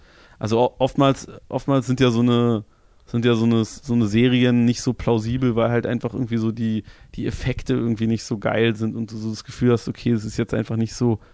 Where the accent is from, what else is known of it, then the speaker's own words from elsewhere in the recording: Germany; ich bin halt so Musiker, ich komme halt aus Deutschland